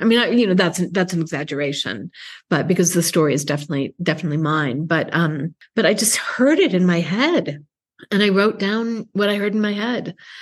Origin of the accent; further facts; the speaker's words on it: United States; And because I'm an American, quite frankly, and, you know, the English academic world is a particular, very particular thing.